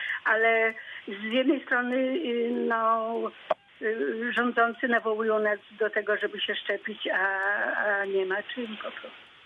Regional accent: Żagań, Lubusz Voivodeship, Poland; no faktycznie ja jestem z Żegania

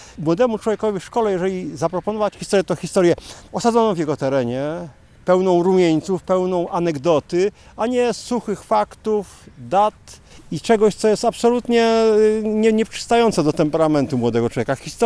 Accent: Subcarpathian Voivodeship, Poland; w tamtych moich stronach Puszczy Sandomierskiej interesował się historią

